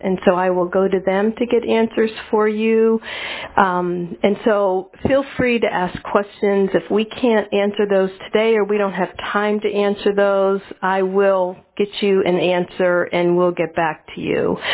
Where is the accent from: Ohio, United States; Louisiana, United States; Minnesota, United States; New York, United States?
Ohio, United States; Steubenville; I'm from Steubenville originally.